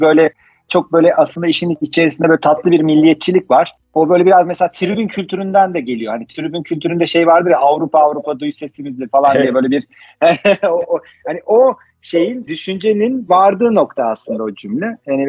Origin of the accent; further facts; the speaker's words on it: Istanbul, Turkey; born there; also born or lived in Sivas / Konya / Ankara; İstanbul'da doğmuşum. Ben sonra şark görevi Sivas'ta, Konya'da vesaire böyle bir Ankara, ondan sonra tekrar İstanbul'a dön, öyle bir Türkiye turu oldu.